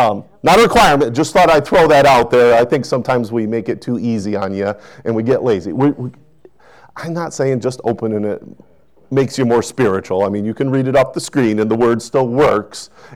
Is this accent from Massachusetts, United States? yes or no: no; North Dakota, United States; There was a tree in front of my house that I grew up in North Dakota.